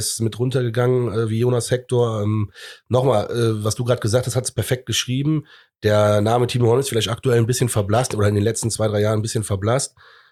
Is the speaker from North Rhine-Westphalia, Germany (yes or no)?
yes; Cologne, North Rhine-Westphalia, Germany; Aber so bekloppt sind wir Kölner ja.